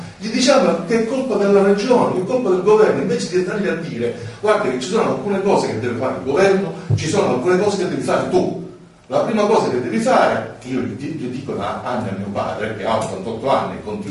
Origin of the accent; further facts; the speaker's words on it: Sicily, Italy; quello che abbiamo noi come siciliani.